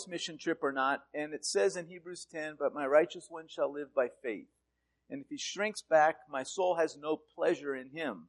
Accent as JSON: {"language": "English", "town": "Greeley", "region": "Colorado", "country": "United States", "tie": "born or raised there", "said": "I was born in Greeley. I'm an actual Greeley native, Colorado native."}